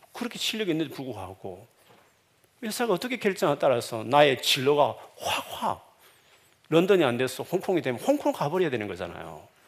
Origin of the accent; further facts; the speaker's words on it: Busan, South Korea; 제 고향인 부산으로 내려가는데